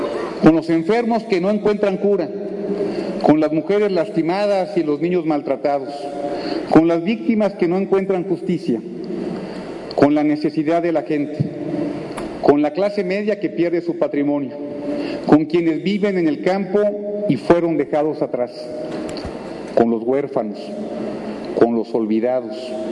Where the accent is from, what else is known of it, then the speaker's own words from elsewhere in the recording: Querétaro, Mexico; Provengo de Querétaro, un estado que crece y que genera empleo, un estado que paga los mejores salarios del país, líder de ingresos en los hogares y en competitividad, orgullo de México.